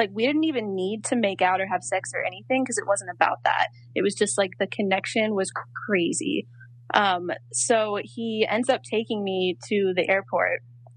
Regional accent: North Carolina, United States; and I'm from North Carolina, so I don't know how to drive in that.

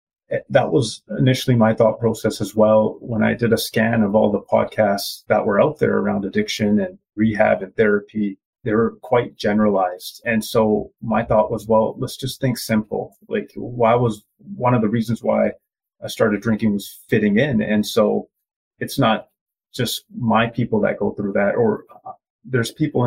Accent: Canada; born there; I am East Indian. I was born in Canada and my mom and dad are from India, and the culture we follow is Punjabi.

